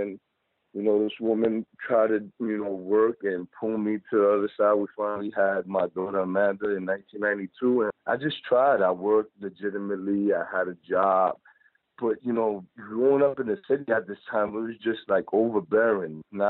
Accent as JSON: {"language": "English", "country": "Puerto Rico", "tie": "born or raised there", "said": "I came from Puerto Rico. I was born in Puerto Rico, raised up by a single mother, two other brothers, and 5 sisters."}